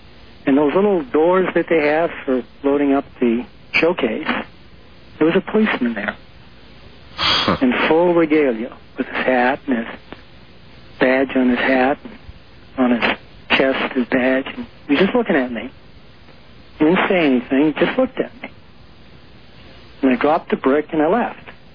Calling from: Albuquerque, New Mexico, United States; Albuquerque.

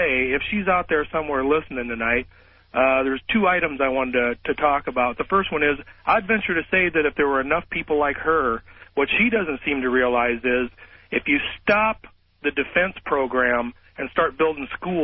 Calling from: Peoria, Illinois, United States; Hi, Art. I'm calling from Peoria, Illinois.

